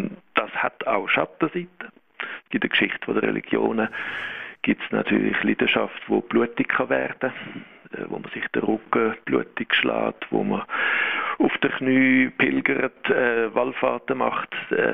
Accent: Switzerland; Aber wir sind halt Schweizer, oder?

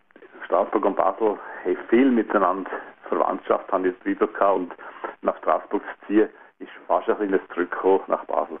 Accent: Tyrol, Austria; Meine Heimat, wenn überhaupt irgendetwas, ist Tirol, weil ich dort aufgewachsen bin und nicht Österreich

